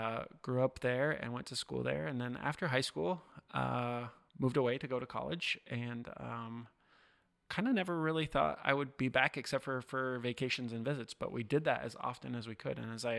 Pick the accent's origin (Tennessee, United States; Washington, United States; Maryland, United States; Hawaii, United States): Washington, United States; Tacoma; When I was a little boy, I have five siblings and we grew up in the Tacoma, Washington area.